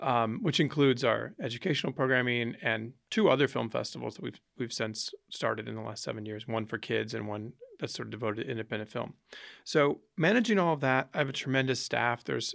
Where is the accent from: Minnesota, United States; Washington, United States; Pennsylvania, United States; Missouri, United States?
Missouri, United States; St. Louis; I grew up in St. Louis, Missouri. My dad had a movie theater in the basement.